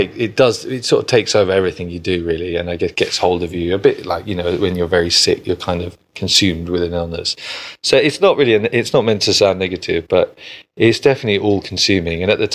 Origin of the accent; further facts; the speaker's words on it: London, United Kingdom; growing up in London and then going off to University of Manchester